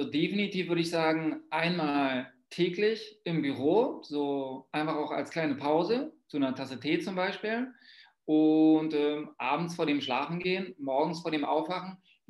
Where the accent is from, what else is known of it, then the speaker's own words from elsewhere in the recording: Berlin, Germany; ich komme ja aus Berlin, da war das Wasser so hart